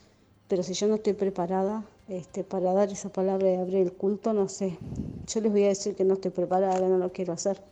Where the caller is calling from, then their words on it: Montevideo, Uruguay; de Montevideo, Uruguay.